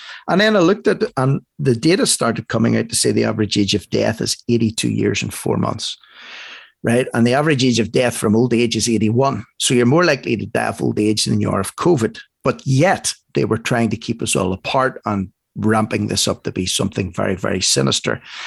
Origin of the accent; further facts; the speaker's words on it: Northern Ireland, United Kingdom; I spent, you know, most of my young childhood and teen years growing up in Northern Ireland, where there was a lot of sectarianism, a lot of religious bigotry